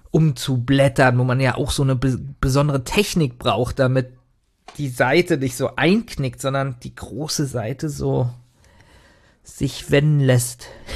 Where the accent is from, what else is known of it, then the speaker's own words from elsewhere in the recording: Berlin, Germany; Bei uns in Berlin gegenüber von der Schule, da gab es Test & Take, das war ein reiner Videospielladen